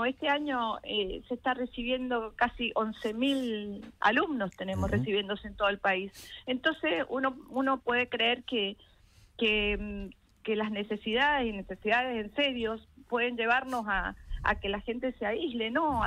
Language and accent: Spanish; Argentina; Soy una fanática de la Argentina. Me gusta vivir acá, dar la batalla en la educación para aquellos que menos tienen... Y trabajar desde el empresariado y desde el lugar que me toque desde mi país.